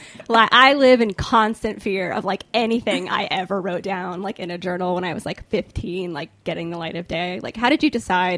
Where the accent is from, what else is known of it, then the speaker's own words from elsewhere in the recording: the South, United States; now in New York, United States; But like, I think people, I'm from the South, and people are like, I can't believe you talk about that publicly.